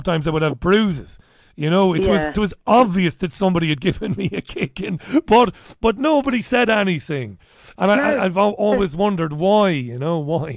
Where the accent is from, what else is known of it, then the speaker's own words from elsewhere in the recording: Ireland; Growing up in Ireland, and a very good friend of mine was abused by a bishop.